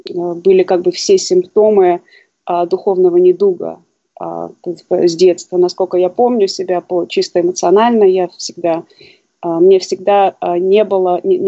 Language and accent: Russian; Saint Petersburg, Russia; born there; То есть я родилась в Питере, в семье алкоголика.